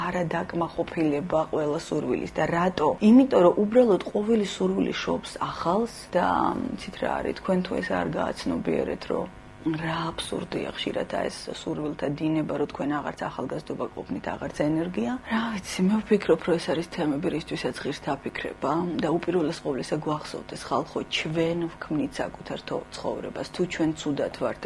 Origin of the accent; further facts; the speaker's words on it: East Georgia, Georgia; არ ვიცი, აი მე მაინც აღმოსავლეთიდან მოვდივარ და ესე ვამბობ